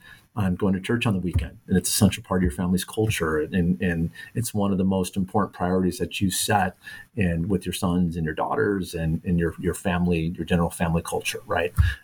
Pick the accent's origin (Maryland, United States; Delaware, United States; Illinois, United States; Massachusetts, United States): Illinois, United States; Chicago; moved away; and I'm from Chicago, so coming out here about 10 years ago